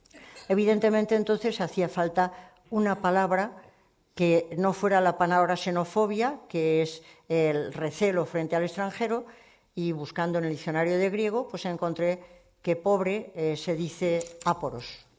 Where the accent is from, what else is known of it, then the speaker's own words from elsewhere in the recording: Portugal; porque yo vengo de Portugal y les pasa exactamente lo mismo